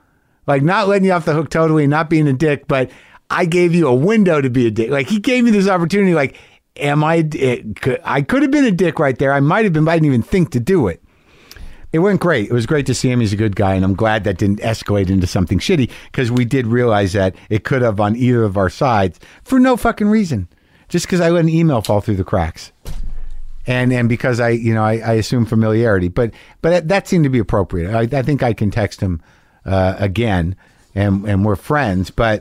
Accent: New Mexico, United States; I grew up in New Mexico. I was always very much, Latinos were very much part of my life, all my life growing up.

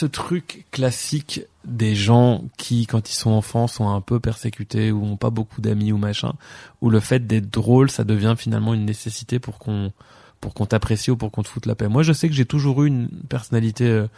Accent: La Louvière, Wallonia, Belgium; born there; Alors moi, je suis né à La Louvière, le 19 juin 1985. J'ai habité à Péronne-les-Binches.

